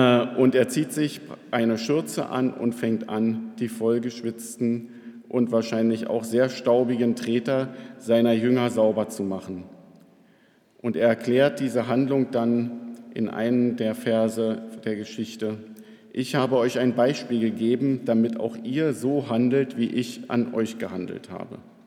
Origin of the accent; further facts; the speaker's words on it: Berlin, Germany; Das heißt, dass sich auch für uns als Berliner damit eine viel größere Möglichkeit ergibt